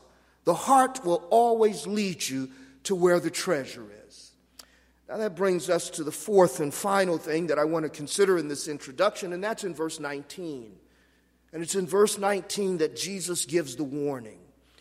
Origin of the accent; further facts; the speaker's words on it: Los Angeles, California, United States; I grew up in Los Angeles as a Rams fan and a Raiders fan.